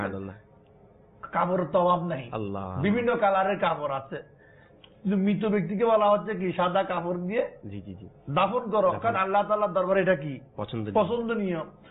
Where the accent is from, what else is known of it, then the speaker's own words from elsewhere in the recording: Bangladesh; আমি বাংলাদেশি যেখানে যাই নিজেকে বাংলাদেশি হিসাবে আমি প্রহর করি বা অহংকার করি পরিচয় দিই আমি বাংলাদেশি